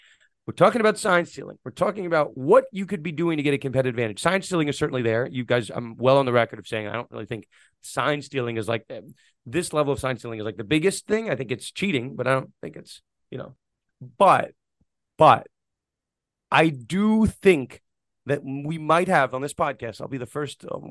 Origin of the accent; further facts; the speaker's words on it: New York, United States; my home state of New York